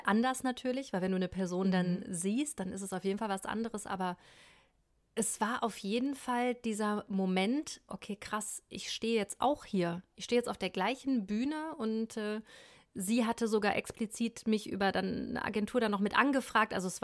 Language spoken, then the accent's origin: German; North Rhine-Westphalia, Germany; ich bin ja in eine andere Stadt gezogen dann. Das habe ich jetzt eben noch nicht gesagt, ich bin aufgewachsen in Ostwestfalen. In der Nähe von Bielefeld.